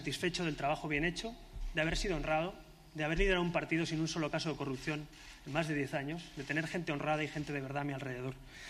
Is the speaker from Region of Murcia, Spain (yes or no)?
no; Catalonia, Spain; Llevo años peleando para que en mi tierra, en Cataluña, nos demos la mano, para que los catalanes y el resto de españoles rememos en la misma dirección.